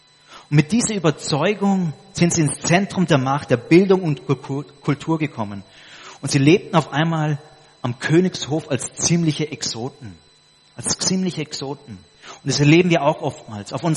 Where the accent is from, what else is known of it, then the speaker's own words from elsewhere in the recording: Papua New Guinea; Und ich bin in Papua-Neuguinea aufgewachsen, da gibt es über 60 verschiedene Bananensorten.